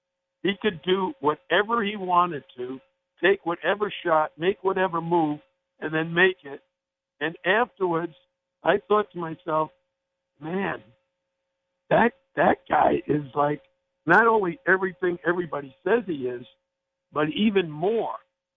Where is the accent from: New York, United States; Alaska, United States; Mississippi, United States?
New York, United States; New York City; For me, growing up in New York City, my brother Bob was a recruited athlete and went to St. John's University